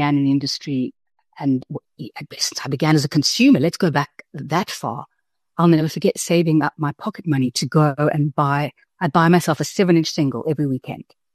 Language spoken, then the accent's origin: English; South Africa; being South African, what it is to be South African in this crazy world right now.